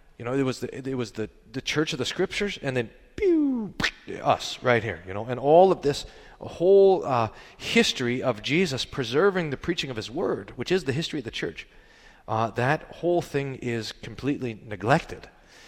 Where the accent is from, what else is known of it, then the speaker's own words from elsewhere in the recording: Baltimore, Maryland, United States; I'm from Baltimore, Maryland.